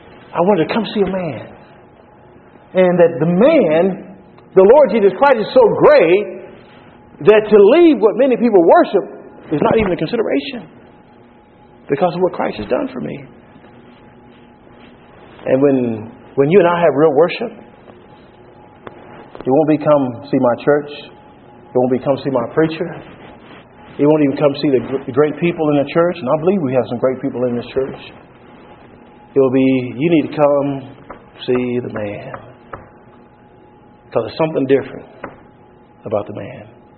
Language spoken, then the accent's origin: English; Texas, United States; So told them where I was from Texas originally.